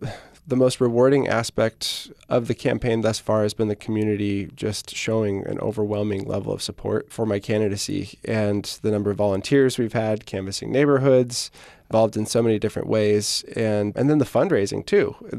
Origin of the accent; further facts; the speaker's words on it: Arroyo Grande, California, United States; Yeah, so I grew up in Aurora Grande, went to AG High, went to Cal Poly.